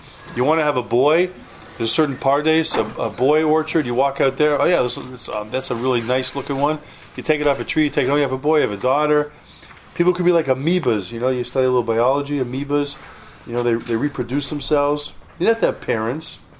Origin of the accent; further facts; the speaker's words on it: Toronto, Ontario, Canada; And I came from Toronto, I was in Toronto, and I decided I was going to go, I was going to take a year off, I was going to see the world.